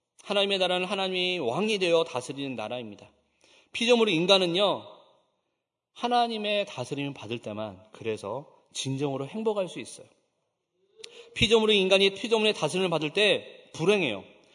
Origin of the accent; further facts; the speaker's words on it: South Korea; born there; 우리는 이 땅에 여기서 태어났기 때문에 신앙의 자유를 얻었고요.